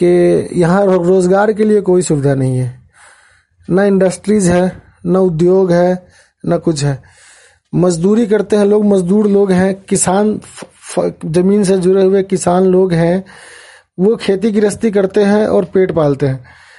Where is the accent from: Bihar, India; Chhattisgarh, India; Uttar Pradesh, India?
Bihar, India; ये हमारे बिहार की हालत है, ठीक है? और हम इसी में पलेंगे, बड़े होएंगे, मर जाएंगे